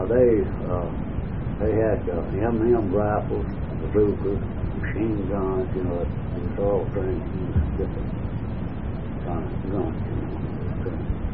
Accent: Rock Run, Alabama, United States; I was born in Rock Run, Alabama, in 1919. 13th February. I was raised in Rock Run. Well, lived in Rock Run. Oh, I guess 50 to 60 years.

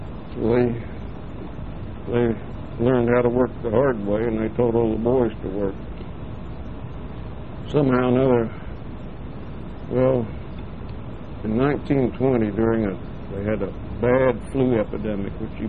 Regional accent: Illinois, United States; born there; I was born in Illinois.

